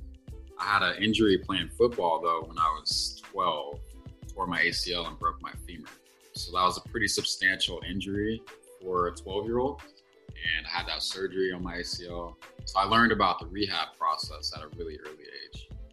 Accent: Portland, Oregon, United States; Yeah, I'm from Portland. I grew up mostly with a mom that lived in Southwest near Wilson High School and Alpen Rose area, like Gabriel Park area.

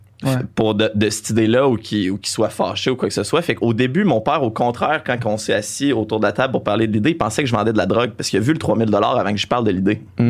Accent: Quebec City, Quebec, Canada; also born or lived in Baie-Comeau; moi, je suis né à Baie-Comeau. J'ai grandi après ça à Québec, la quatrième année.

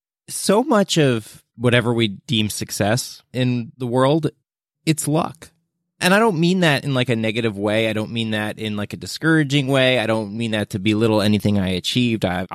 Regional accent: New York, United States; And my wife got a great job opportunity in the city here in New York, and I'm a New Yorker.

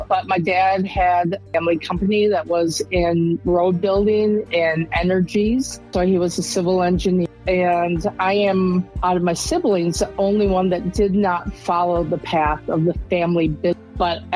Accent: Wisconsin, United States; And I grew up in Norman Rockwell situation, and that's my memory.

